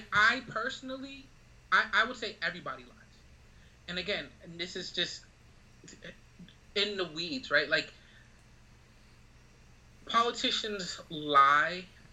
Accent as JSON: {"language": "English", "town": "Boston", "region": "Massachusetts", "country": "United States", "tie": "born or raised there", "said": "we grew up in Boston, which was a major controversy when it came to busing."}